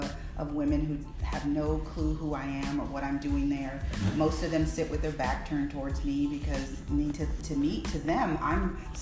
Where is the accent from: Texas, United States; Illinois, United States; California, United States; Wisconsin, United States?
Texas, United States; Houston; I was born in Houston. Okay. So I'm born and raised. I've lived here all my life.